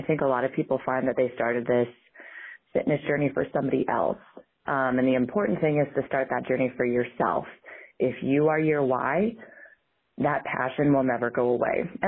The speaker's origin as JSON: {"language": "English", "region": "Colorado", "country": "United States", "said": "I'm from Colorado."}